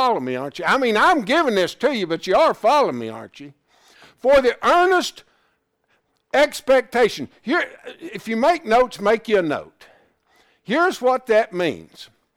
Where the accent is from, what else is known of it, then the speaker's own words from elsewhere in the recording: Irwin, United States; Listen, I grew up in Irwin.